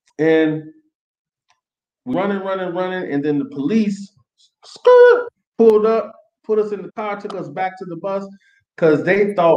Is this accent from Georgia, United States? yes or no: no; Chicago, Illinois, United States; And it's a big difference from Chicago, because that's, you know, I'm from Chicago.